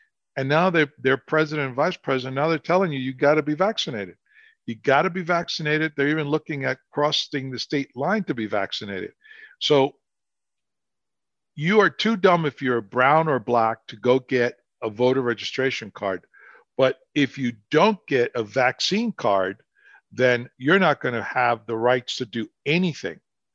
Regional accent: Northeast, United States; I grew up in the Northeast, and I could tell you that there are days in January, February, March, that walking the streets was brutal.

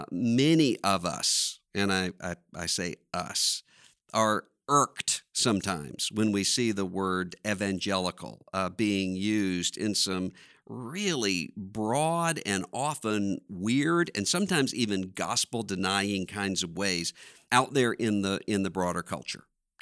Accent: Biloxi, Mississippi, United States; I often, when I hear people talking about my hometown, I know when someone pronounces it Biloxi, that this is someone who has no idea what the town is

